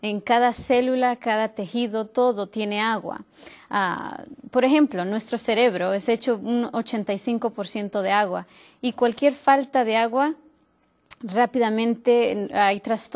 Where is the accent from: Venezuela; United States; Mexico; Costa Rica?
United States; Florida; Yo vengo de la Florida